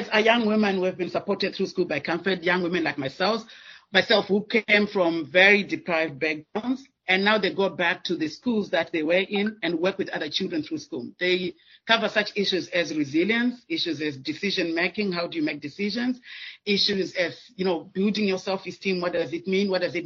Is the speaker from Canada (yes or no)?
no; Zimbabwe; I'm from Zimbabwe